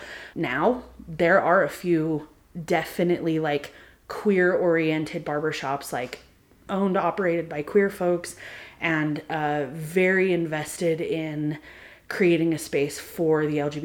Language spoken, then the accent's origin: English; Price, Utah, United States; I grew up in Carbon County. I grew up in Price. Both sets of my grandparents lived in East Carbon, and I spent a lot of time at my grandparents' house.